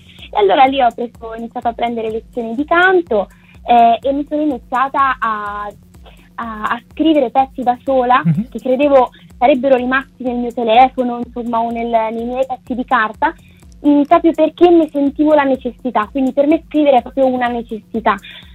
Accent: Perugia, Umbria, Italy; Ero in una città che non è la mia, perché io sono di Perugia

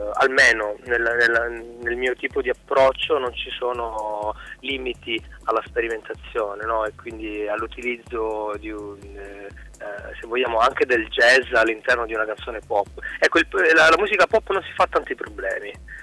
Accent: Bagnara Calabra, Calabria, Italy; intorno agli anni 90 c'erano ancora le radio libere anche giù in Calabria, che nel mio paese di origine, mm-hmm. Bagnara Calabria

